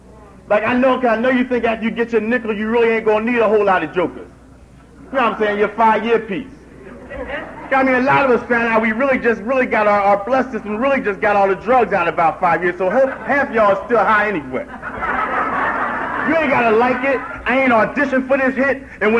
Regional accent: Camden, New Jersey, United States; now in Manassas, United States; I'm originally from the Greater Camden area, you know what I mean, and I showed up. And like I moved to Manassas, Virginia

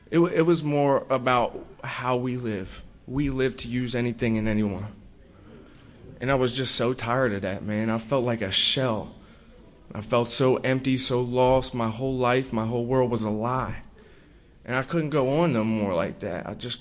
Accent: Laurel, Maryland, United States; I'm from Laurel, Maryland. It's not nearly as cool as the Bronx, but yeah.

